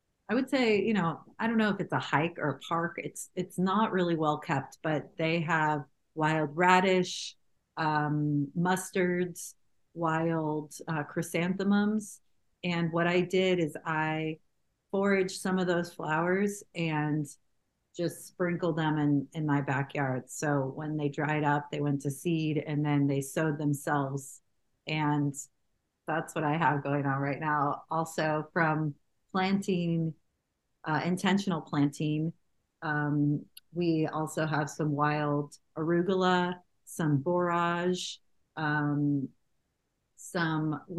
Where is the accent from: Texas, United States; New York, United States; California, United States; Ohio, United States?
California, United States; Ojai; I grew up in Ojai, California. We had a big garden growing up.